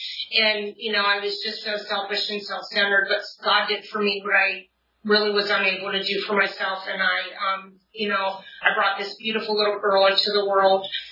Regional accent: Ohio, United States; now in California, United States; You know, I'm from Ohio, so I've been out here in California for about 3 years.

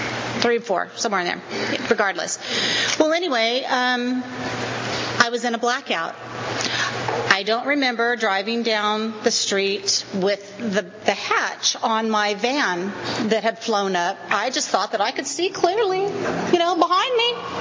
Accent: Visalia, California, United States; I'm here from Visalia.

